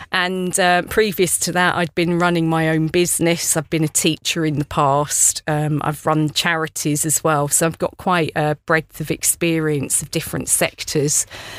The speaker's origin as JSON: {"language": "English", "town": "Luton", "region": "East of England", "country": "United Kingdom", "tie": "born or raised there", "moved": "as an adult", "said": "I grew up in Luton in Bedfordshire, and then I left there when I went to university. I went to Manchester to do a physics degree"}